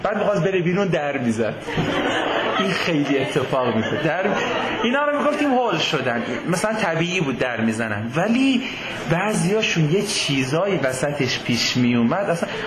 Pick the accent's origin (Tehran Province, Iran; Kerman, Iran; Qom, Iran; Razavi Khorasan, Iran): Tehran Province, Iran; Tehran; بهش گفتیم بچه تهرانم